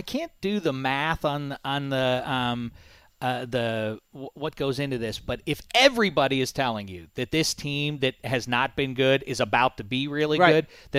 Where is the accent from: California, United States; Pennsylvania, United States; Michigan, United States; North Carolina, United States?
Pennsylvania, United States; Pittsburgh; I am as I've mentioned before, I'm from Pittsburgh.